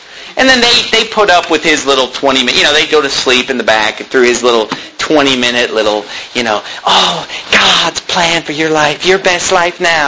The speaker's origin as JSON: {"language": "English", "town": "Sacramento", "region": "California", "country": "United States", "tie": "born or raised there", "said": "I can remember when I was 15 years old being in Christian school, Victory Christian School in Sacramento, California."}